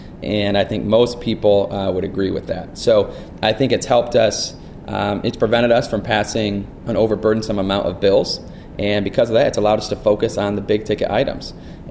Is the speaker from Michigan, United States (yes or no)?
yes; Michigan, United States; speaking from someone born and raised in Northern Michigan